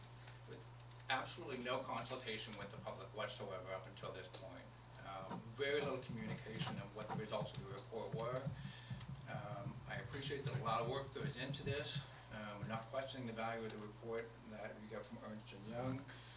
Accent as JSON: {"language": "English", "town": "Durham Bridge", "region": "New Brunswick", "country": "Canada", "said": "I'm from the Durham Bridge area."}